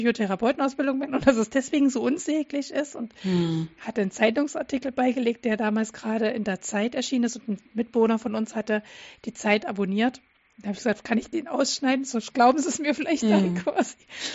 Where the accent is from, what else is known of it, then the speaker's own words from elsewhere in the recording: Dresden, Saxony, Germany; Ich komme ja aus Dresden